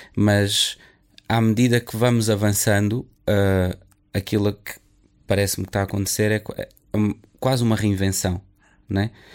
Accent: Barreiro, Setúbal, Portugal; born there; also born or lived in Paris; now in Porto, Portugal; Eu nasci no Barreiro.

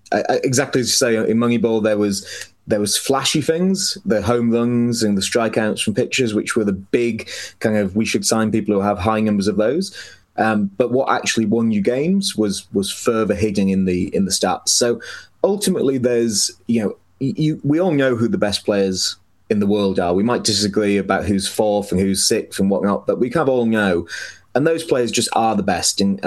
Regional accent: Wales, United Kingdom; I'm Welsh as well

